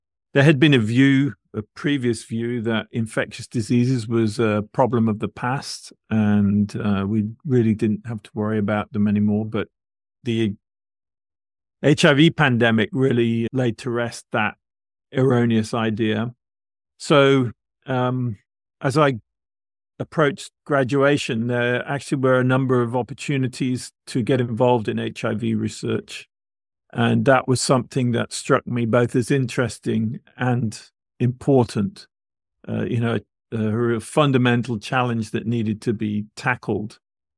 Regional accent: United Kingdom; So I grew up in the United Kingdom.

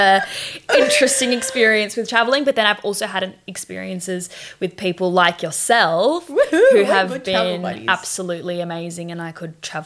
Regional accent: Australia; so we're from Australia, we live in Australia, as you can hear by our accents

